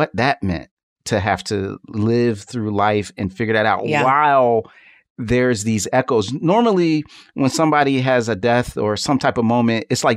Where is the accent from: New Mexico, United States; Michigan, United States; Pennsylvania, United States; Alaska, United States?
Pennsylvania, United States; Philadelphia; I'm from Philly. North Philly still has burnt out buildings that date back to 1968